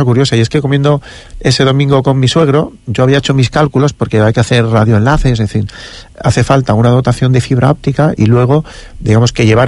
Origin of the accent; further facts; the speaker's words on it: Madrid, Community of Madrid, Spain; now in Pollensa, Spain; quizás porque vengo de la península, así que soy originario de Madrid